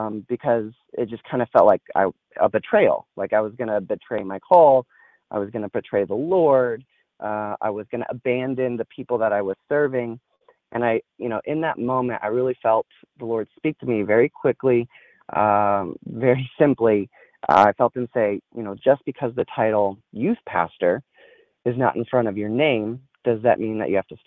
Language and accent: English; Texas, United States; I grew up in Texas, and I was called to youth ministry really at a young age